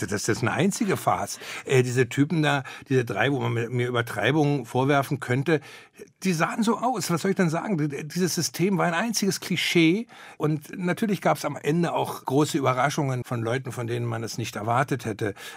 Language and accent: German; Berlin, Germany; Ich komme ja aus Hirschgarten. Hirschgarten ist so eine Wohnsiedlung, ja, nichtssagend, ohne Kneipen. Also da wohnt man einfach.